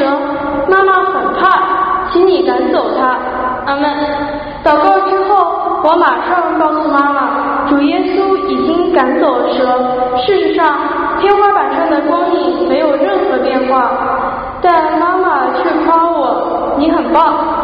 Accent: Zhuhai, Guangdong, China; born there; 2011年的8月，我出生在一个听起来很高大上的城市珠海。

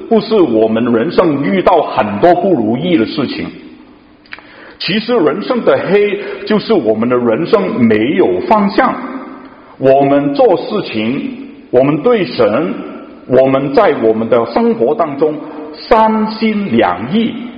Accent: Guangdong, China; 我是广东人，我不知道大家懂不懂广东话，听过。

